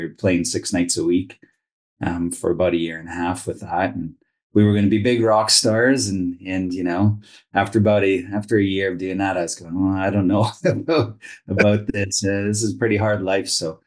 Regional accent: Saskatchewan, Canada; also born or lived in Southern Ontario; I was born in Southern Ontario. My family's all from Kingston. And we moved to Saskatchewan in 1981.

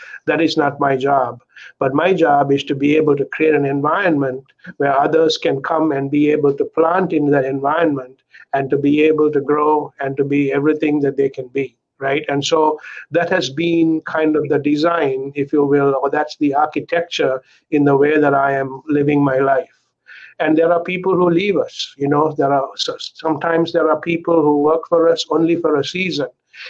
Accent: Sri Lanka; Growing up in Sri Lanka, growing up in a Christian home

